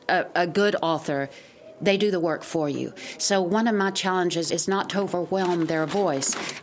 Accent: the South, United States; accent: Southern; I've rarely gotten to speak with my native accent. I'm usually doing Shakespeare or have to learn some, you know, how to sound not like a Southerner.

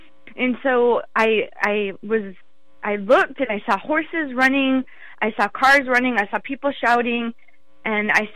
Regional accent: North Dakota, United States; I'm from the Bakken Shale oil fields where women and children are being raped and being kidnapped, and where there's sex trafficking and where drugs are coming in.

